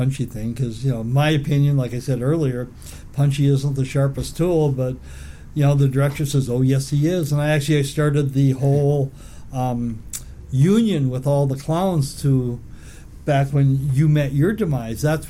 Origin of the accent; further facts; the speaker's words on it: Minnesota, United States; also born or lived in Waycross, Georgia; I grew up mostly in Minnesota.